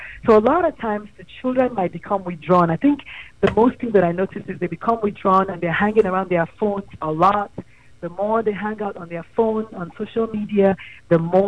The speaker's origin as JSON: {"language": "English", "country": "Nigeria", "said": "I'm Nigerian"}